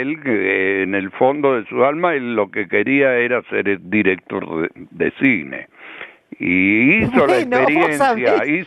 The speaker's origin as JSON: {"language": "Spanish", "town": "Carlos Casares", "region": "Buenos Aires Province", "country": "Argentina", "said": "Yo soy de Carlos Casares, no, así que Así que es algo que he mamado también desde mi infancia."}